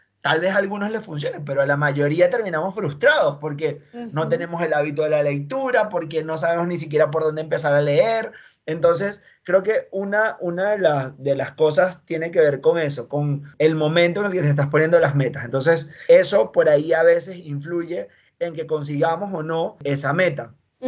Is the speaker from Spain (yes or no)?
no; Venezuela; bueno, yo soy de Venezuela y en Venezuela estuve en tres cursos distintos de inglés.